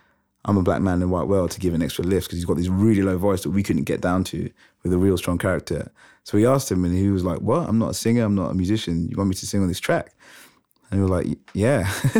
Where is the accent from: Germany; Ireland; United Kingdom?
United Kingdom; England; I'm like, I'm English, but I'm not white, you know. But then when I would be in England, it would be like, well, you're black, you know.